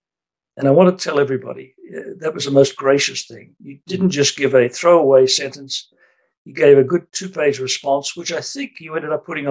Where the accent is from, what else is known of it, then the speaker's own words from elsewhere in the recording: Australia; accent: Australian; It's not incidental, though, that I'm obviously my accent's Australian.